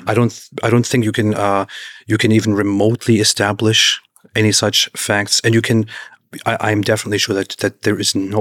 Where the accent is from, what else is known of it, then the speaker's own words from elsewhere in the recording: Turkey; I grew up in... I lived in Turkey. I'm from the Turkish culture.